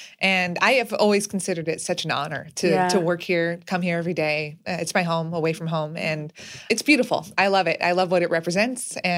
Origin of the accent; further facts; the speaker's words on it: Manhattan, New York, United States; But backtracking, my sister and I were born and raised in Manhattan.